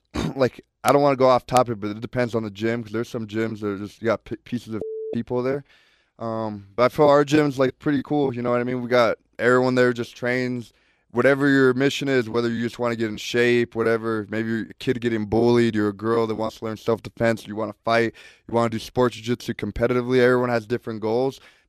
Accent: Corona, California, United States; born there; I was born in Corona, California.

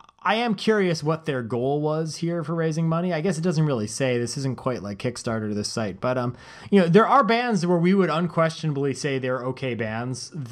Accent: Canada; I feel like as a Canadian, I was unduly, forced to be aware of them

